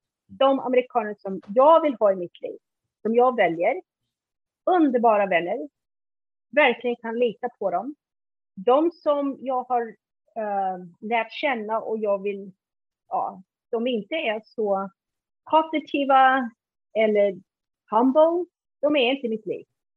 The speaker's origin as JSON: {"language": "Swedish", "country": "Iceland", "tie": "born or raised there", "lives_now": "Sweden", "said": "Innan dess när jag var liten på Island då ville jag ha motorcykel."}